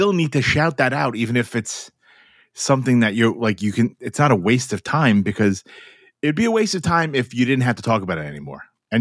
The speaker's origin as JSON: {"language": "English", "town": "New York City", "region": "New York", "country": "United States", "tie": "born or raised there", "said": "And mine as well, because like, I grew up in New York City."}